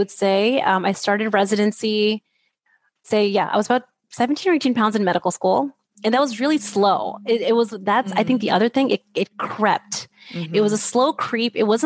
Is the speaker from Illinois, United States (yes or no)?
no; New Jersey, United States; also born or lived in California; I was in California. I'm from New Jersey. You know, I was in a different place, newly married, new family dynamics, you know, all of that.